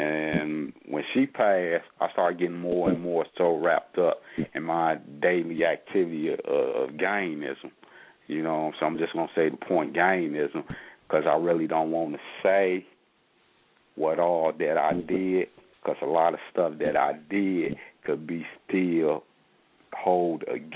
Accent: Cleveland, Mississippi, United States; now in Chicago, United States; when I came from Cleveland, Mississippi to Chicago, I already had a lot of relatives and uncles them and cousins and friends

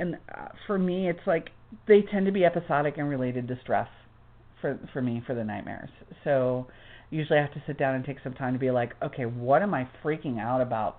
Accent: Florida, United States; I grew up in Florida where the snakes are mostly poisonous most of the time.

